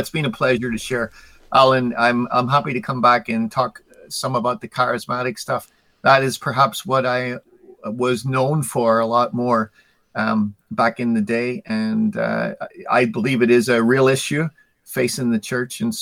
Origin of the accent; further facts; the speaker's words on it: Ireland; your listeners will know that as an Irishman, I have the gift of the gab.